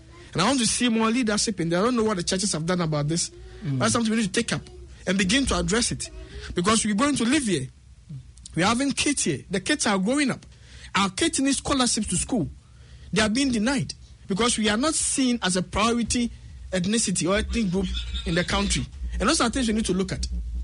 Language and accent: English; Ghana; English is a second language; now in New Zealand; My English is not great because I'm Ghanaian, I'm not a New Zealander.